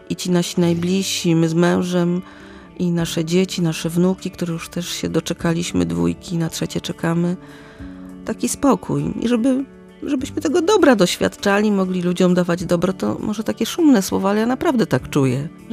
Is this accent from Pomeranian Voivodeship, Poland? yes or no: yes; Gdynia, Pomeranian Voivodeship, Poland; No ja mieszkam w bardzo ładnym miejscu, bo jestem dziewczyną z Oksywia i po latach wróciłam do mojego domu rodzinnego. To jest dom z ogrodem, który wybudował mój dziadek